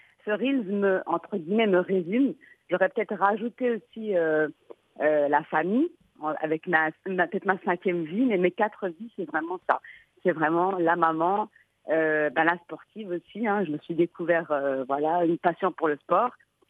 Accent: France; also born or lived in Morocco; Ben, moi, en fait, je suis née et j'ai grandi en France.

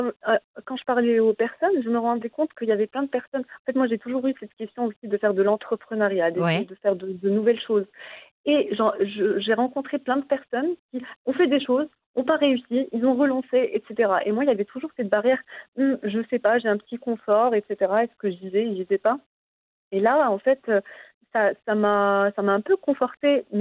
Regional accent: Morocco; Moi, je suis marocaine

